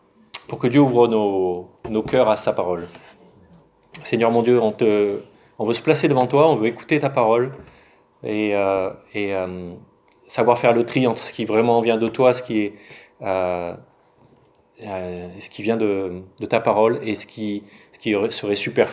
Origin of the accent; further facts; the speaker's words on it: France; surtout quand on est français, et puisqu'on a le meilleur pain du monde, bien sûr.